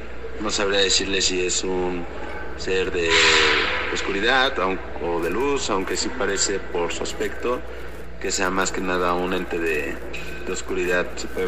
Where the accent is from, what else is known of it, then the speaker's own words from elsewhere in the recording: Mexico City, Mexico; somos de la Ciudad de México